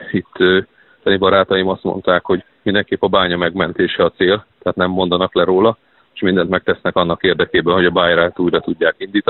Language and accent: Hungarian; Hungary; erősítenünk kell azt, hogy mi magyarok vagyunk, és a magyar közösség mindig össze is tart